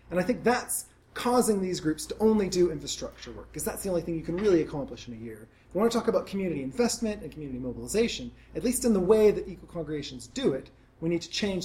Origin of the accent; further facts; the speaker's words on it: Seattle, Washington, United States; I've got lots of friends who have got venture startup funding because I grew up in Seattle and there's a lot of crazy things going on there.